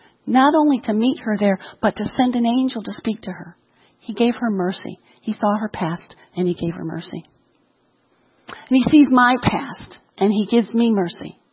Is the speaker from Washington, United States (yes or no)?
no; Illinois, United States; my husband and I grew up in the Chicago area. And we felt like we were called to go to California.